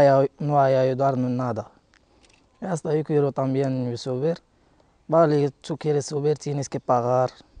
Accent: Morocco; Spanish is a second language; moved away as an adult; now in Spain; todos mis amigos de mi pueblo, todos subieron a España. Yo un día pensé, yo quiero también subir para... En Marruecos no hay futuro ni nada.

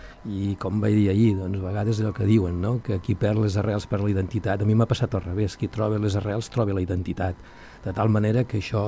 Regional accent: L'Espluga de Francolí, Catalonia, Spain; perquè jo m'he sentit molt vinculat en aquest lloc de l'Espluga, al meu poble natal, des d'arrels familiars, infantesa, la meva infantesa pels carrers del poble

